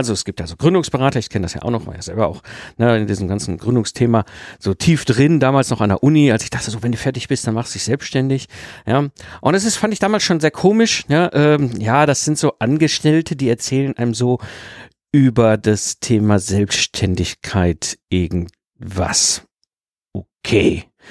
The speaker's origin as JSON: {"language": "German", "region": "North Rhine-Westphalia", "country": "Germany", "tie": "born or raised there", "said": "Ich bin ja im Ruhrpott geboren und groß geworden, also so schön zwischen Kohle und Stahl."}